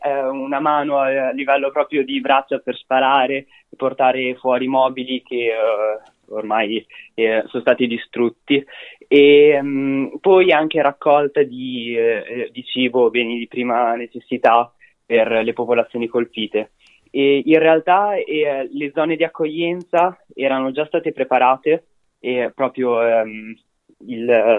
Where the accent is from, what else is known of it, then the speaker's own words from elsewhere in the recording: Imola, Emilia-Romagna, Italy; io sono di Imola